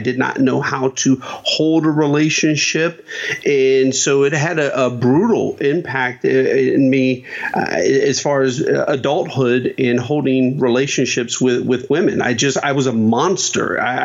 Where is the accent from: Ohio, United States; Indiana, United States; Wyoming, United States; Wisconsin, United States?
Ohio, United States; Dayton; I grew up in Dayton, Ohio, so winters were brutal.